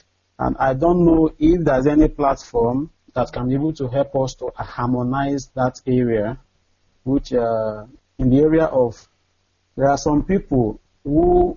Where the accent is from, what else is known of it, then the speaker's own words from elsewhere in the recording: Udi, Enugu State, Nigeria; now in Malaysia; I'm from Udi local government, Enugu State, Biafra Land.